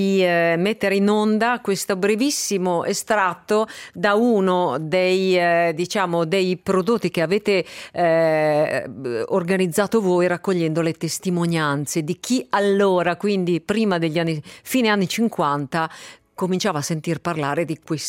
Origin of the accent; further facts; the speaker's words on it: Ticino, Switzerland; io ho un altro dialetto, vengo più dal Mendrisiotto